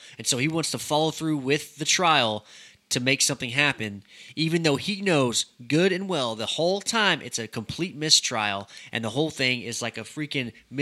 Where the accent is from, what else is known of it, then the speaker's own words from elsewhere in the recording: Lindale, Texas, United States; You know, I grew up in Lindale. Lindale's a tiny little town, like 12,000 people.